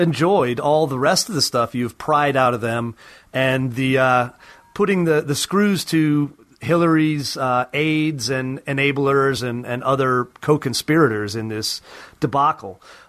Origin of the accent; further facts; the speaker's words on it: United States; because as an American, I'm pretty well disgusted by her activities